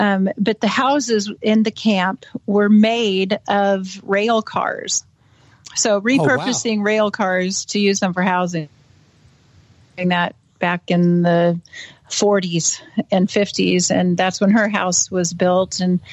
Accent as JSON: {"language": "English", "town": "Bend", "region": "Oregon", "country": "United States", "tie": "born or raised there", "also_born_or_lived": "Redmond", "said": "I grew up in the Pacific Northwest. I was born in Redmond, Oregon. My family home at that time was Bend."}